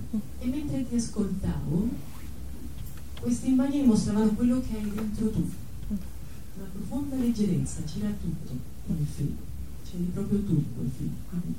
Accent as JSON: {"language": "Italian", "country": "Colombia", "said": "Io sono colombiana"}